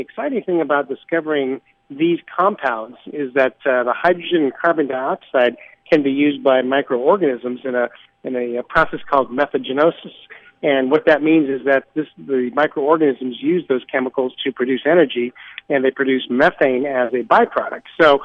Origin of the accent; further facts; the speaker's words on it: Danville, California, United States; My family moved to Danville when I was 7 years old. I grew up there in the Bay Area, went to undergraduate school at Berkeley